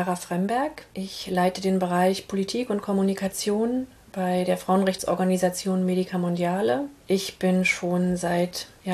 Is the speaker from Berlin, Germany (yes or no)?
yes; Berlin, Germany; born there; Ich bin in Ost-Berlin geboren, 1980.